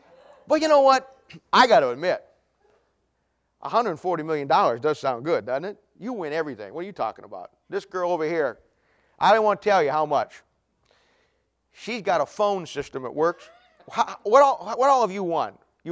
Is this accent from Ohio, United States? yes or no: yes; Ohio, United States; Most people, when I was in Ohio, I grew up in Ohio, in 1973, two, someplace in there, Ohio started the lottery.